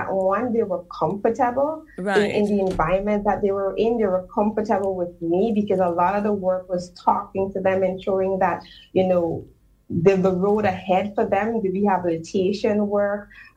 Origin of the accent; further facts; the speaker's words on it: Essequibo, Guyana; born there; I grew up with my mother and my stepfather and my two brothers. So I'm 35. I was born in Essequibo. So that's out of the town, out of the city. I was born in the country. So I'm a country girl at heart.